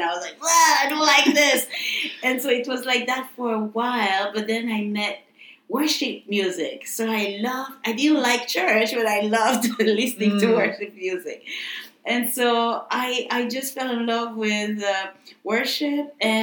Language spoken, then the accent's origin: English; Benin; moved away as an adult; also born or lived in Canada; now in Japan; I was born and raised in West Africa, Benin, and I moved to Canada for my master's degree, then naturalized as a Canadian, stayed in Canada for about 16, 17 years, and came to Japan in 2017.